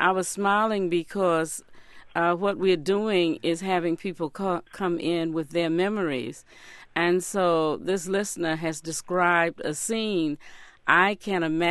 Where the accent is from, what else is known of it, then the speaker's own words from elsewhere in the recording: the South, United States; So one of the aspects of growing up in the South, in these schools, is we got a repertoire